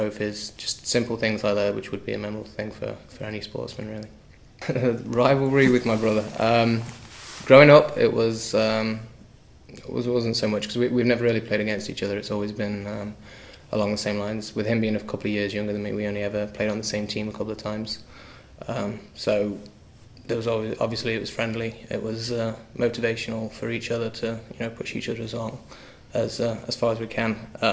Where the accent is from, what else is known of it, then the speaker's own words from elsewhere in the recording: Nottingham, East Midlands, United Kingdom; Nottingham, like you say, it's my hometown, it's my home team.